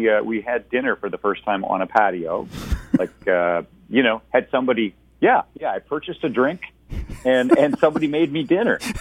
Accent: Hanover, Ontario, Canada; I grew up in Hanover, Ontario, small town, southwestern Ontario. And population, you ready? 4,500 people.

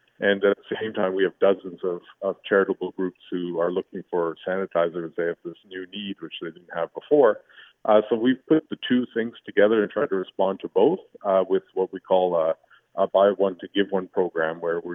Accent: Ottawa, Ontario, Canada; also born or lived in Montreal; I was born in Montreal, but my family moved to Ottawa when I was about 4 years old, so been in Ottawa ever since. Grew up in Sandy Hill in downtown Ottawa, and now live in the West End in Britannia Village.

